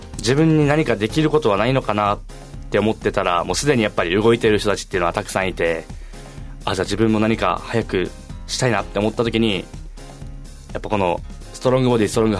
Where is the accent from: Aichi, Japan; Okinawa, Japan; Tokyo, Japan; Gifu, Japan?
Okinawa, Japan; Tomigusuku; 自分生まれも育ちも豊見城市なんですけど